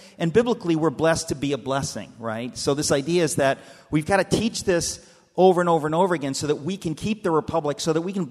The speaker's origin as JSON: {"language": "English", "country": "United States", "tie": "born or raised there", "said": "I grew up in America. I went to decent public schools."}